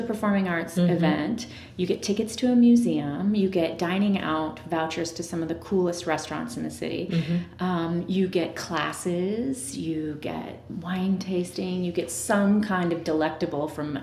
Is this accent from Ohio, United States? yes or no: no; Indiana, United States; I grew up in Indiana.